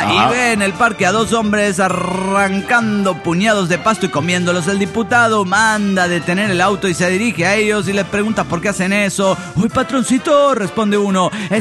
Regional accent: Tlaquepaque, Jalisco, Mexico; de Tlaquepaque, Jalisco, México.

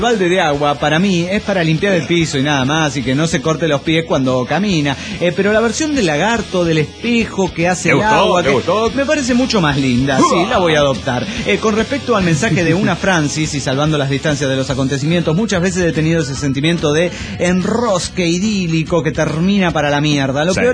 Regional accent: Madrid, Community of Madrid, Spain; de Madrid, España.

